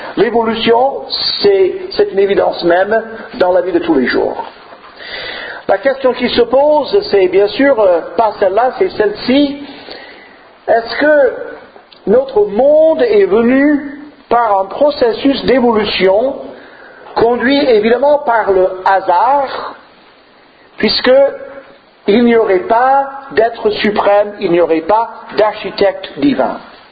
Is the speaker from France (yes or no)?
yes; Occitanie, France; Nous venons de près de Saint-Gaudens, près de la frontière espagnole, donc on a fait un long voyage vers le nord aujourd'hui